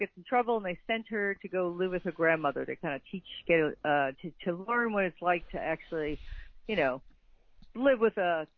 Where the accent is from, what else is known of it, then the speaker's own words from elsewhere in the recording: New York City, New York, United States; also born or lived in Los Angeles; now in Stamford, United States; I was raised in the Bronx, and then I moved to LA and lived around the world, and then wound up back in New York, and now I'm in Stanford